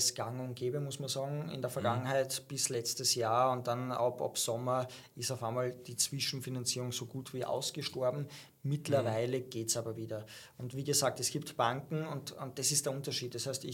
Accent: Austria; aber da sind andere Sachen möglich als bei uns in Österreich

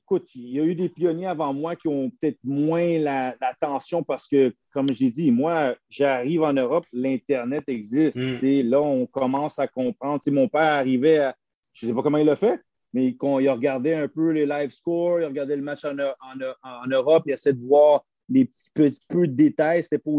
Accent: Quebec, Canada; je suis né au Québec, j'ai grandi ici, j'ai fait mon soccer amateur ici

